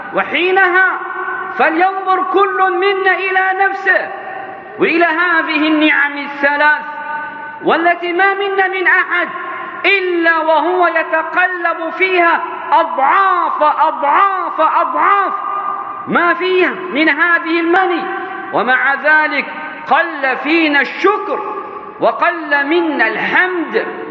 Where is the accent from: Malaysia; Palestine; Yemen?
Yemen